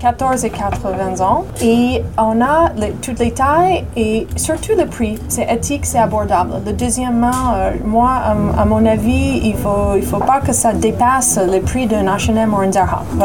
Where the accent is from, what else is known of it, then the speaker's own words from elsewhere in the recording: United States; French is a second language; now in France; c'est un petit touche, petit clin d'œil sur le fait que je suis américaine.